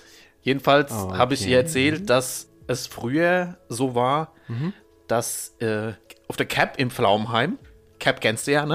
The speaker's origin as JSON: {"language": "German", "region": "Bavaria", "country": "Germany", "said": "Bei uns in Unafranke sind die grün."}